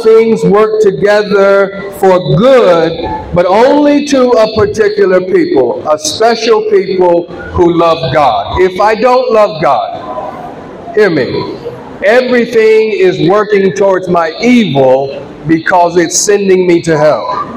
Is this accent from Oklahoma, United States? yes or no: no; California, United States; accent: Black American; I'm from California, and as a black American, is our accent is very different than you hear on CNN.